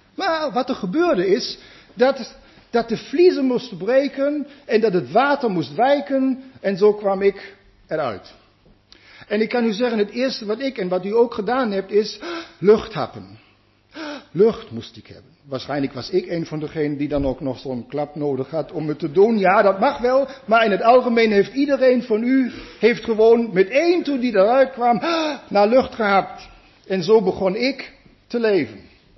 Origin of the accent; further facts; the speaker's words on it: North Rhine-Westphalia, Germany; accent: German; Dutch is a second language; Ik kom uit de buurt van Düsseldorf, daar ligt het Neandertal.